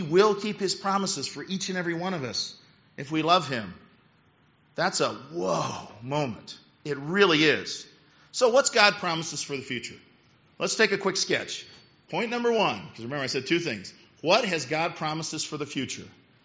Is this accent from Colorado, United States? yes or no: no; Illinois, United States; And I was a rookie from Illinois, came from a town of 900 people